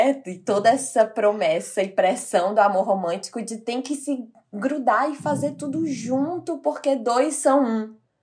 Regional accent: Northeast Region, Brazil; moved away; porque é a minha terra e eu queria ir sozinha. Queria trabalhar, queria matar saudades. E tava na minha terra, no Nordeste, viajando e trabalhando.

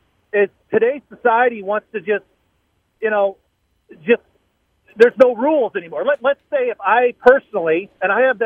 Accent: St. Louis, Missouri, United States; I'm always listening when I'm in from St. Louis for work.

